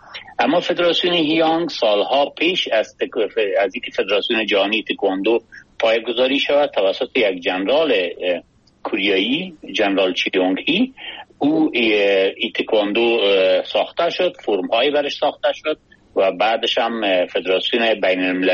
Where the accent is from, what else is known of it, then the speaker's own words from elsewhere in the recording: Kabul, Afghanistan; born there; من دقیقاً 56 سال پیش در یک خانواده فرهنگی در کابل زاده شدیم